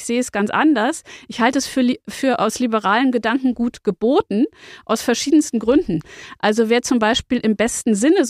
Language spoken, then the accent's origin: German; Brandenburg, Germany; Wie gesagt, ich komme aus dem Grenzland Brandenburg.